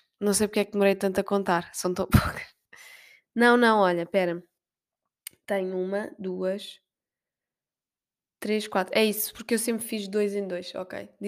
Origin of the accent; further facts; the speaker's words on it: Portugal; a gente vem de Portugal